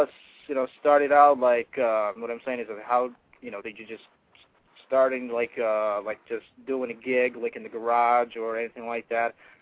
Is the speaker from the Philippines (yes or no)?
yes; Philippines; I'm Filipino, right? I can speak differently, like Tagalog, which is similar to, you know, Spanish, well, you know, about maybe 35% of that, but not as Spanish